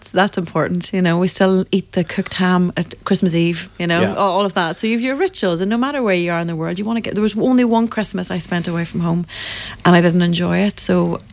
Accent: Derry, Northern Ireland, United Kingdom; I'm a girl from Derry

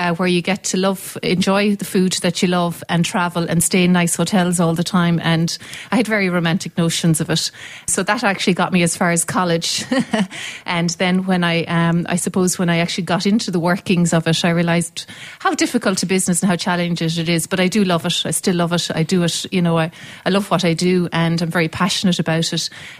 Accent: Clarina, County Limerick, Ireland; Well, I'm from County Limerick, Ed. I'm just a couple of miles out the road here from number one Perry Square, a place called Clarina, the small little village on the Shannon Estuary. Born and reared there, the oldest of five daughters.

